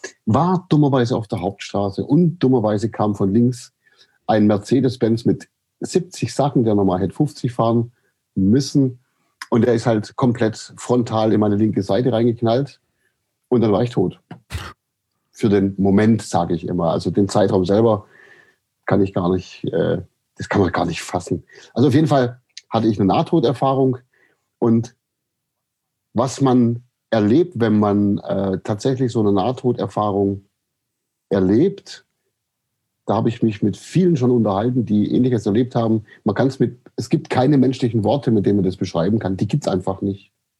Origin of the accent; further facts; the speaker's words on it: Aidlingen, Baden-Württemberg, Germany; aufgewachsen bin ich im Landkreis Böbling man sagt, da gibt es so eine Gegend, die heißt Heckengäu und das ist die Perle des Heckengäus, wie die Ortschaft sich selber nennt und das ist der Ort Eidlingen. Da bin ich groß geworden